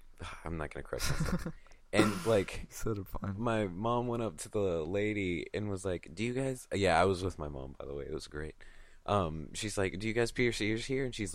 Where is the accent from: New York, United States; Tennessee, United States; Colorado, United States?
Tennessee, United States; All the time. It's because I'm from Tennessee.